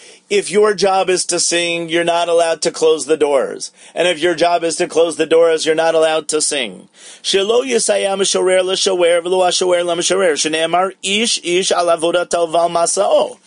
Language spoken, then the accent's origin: English; Milwaukee, Wisconsin, United States; I grew up in Milwaukee, Wisconsin, where the Green Bay Packers were the kings in the 1960s.